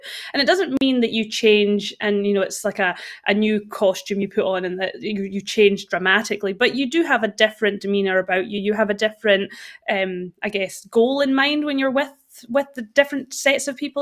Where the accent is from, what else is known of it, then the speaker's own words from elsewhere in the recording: Scotland, United Kingdom; I grew up in Scotland. I do have two homes. My mom and dad are still in Scotland, so that is home. Like that's where my heart is.